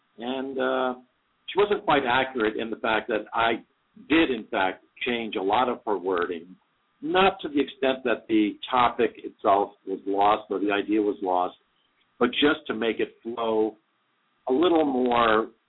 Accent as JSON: {"language": "English", "region": "New York", "country": "United States", "said": "We're both from New York State. We have similar upbringings."}